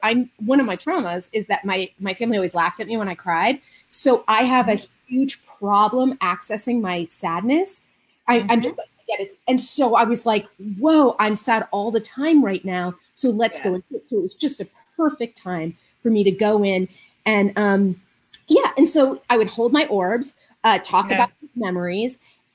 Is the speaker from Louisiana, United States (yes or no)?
no; California, United States; So my background with it, you know, I'm a Jew from Marin County.